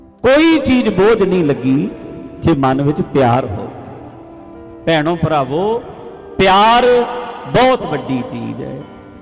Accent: Punjab, India; born there; moved away; ਹੁਣ ਜਿਹੜੀ ਸਟੇਟ ਵਿੱਚ ਅਸੀਂ ਪੈਦਾ ਹੋਏ ਹਾਂ, ਪੰਜਾਬ ਉਹ ਸਟੇਟ ਹੈ, ਚਾਹੇ ਤੁਸੀਂ ਉੱਥੋਂ ਛੱਡ ਕੇ ਇੱਥੇ ਵੀ ਆ ਜਾਓ, ਸਾਡੇ ਵਿੱਚ ਇਮੋਸ਼ਨ ਬਹੁਤ ਹੈ, ਪੰਜਾਬੀ ਇਮੋਸ਼ਨਲ ਲੋਕ ਹਨ

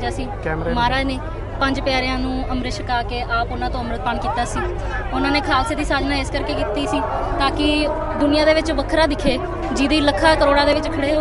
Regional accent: Samana, Punjab, India; ਅਸੀਂ ਸਮਾਣੇ ਤੋਂ।

